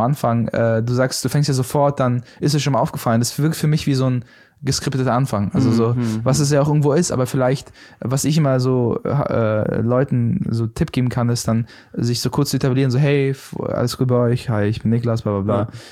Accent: Berlin, Germany; ich komme aus der Gegend, also Reinickendorf, also so Wedding Reinickendorf, so Franz-Neumann-Platz

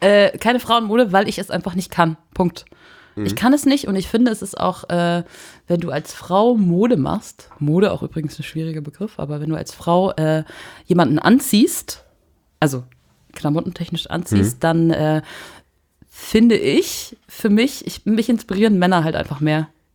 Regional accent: Saxony-Anhalt, Germany; ich komme aus Sachsen-Anhalt. Das ist Heimat auch für mich so ein bisschen, deswegen.

